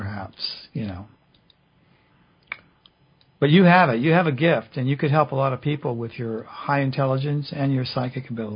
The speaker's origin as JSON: {"language": "English", "region": "the South", "country": "United States", "tie": "born or raised there", "said": "It's okay if I do this, because I grew up in the South."}